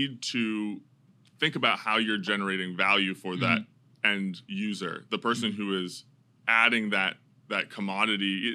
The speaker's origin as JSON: {"language": "English", "town": "Okotoks", "region": "Alberta", "country": "Canada", "tie": "born or raised there", "said": "Yeah. So I grew up in Okotoks, Alberta. It's mm-hmm. a small town outside of Calgary in mm-hmm. Western Canada, about 20,000 people in my town at the time."}